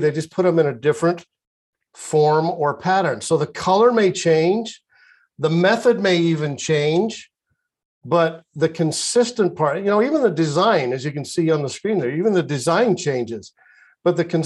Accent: Utah, United States; now in Arizona, United States; I live in Arizona. I was born and raised and lived in Utah for many, many years. We've been down here a little over a decade in Arizona

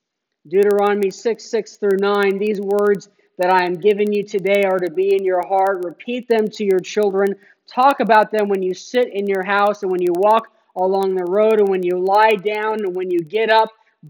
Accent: Phoenix, Arizona, United States; We have different mountains around Phoenix. I grew up in Phoenix in the mountains.

